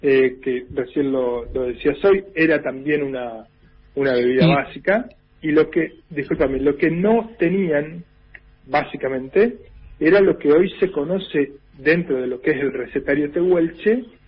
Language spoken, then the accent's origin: Spanish; Carmen de Patagones, Buenos Aires Province, Argentina; Yo la comí durante toda mi infancia en Patagones, en Carmen de Patagones, ¿verdad?